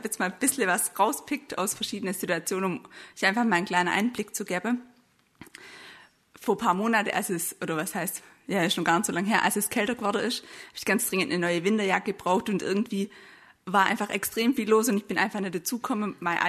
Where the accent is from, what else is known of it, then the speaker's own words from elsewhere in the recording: Bad Teinach, Baden-Württemberg, Germany; now in Stuttgart, Germany; Und ich komme hier aus Stuttgart, beziehungsweise ursprünglich aus der Nähe von Bad Teinach, wie mein Dialekt eventuell verrät.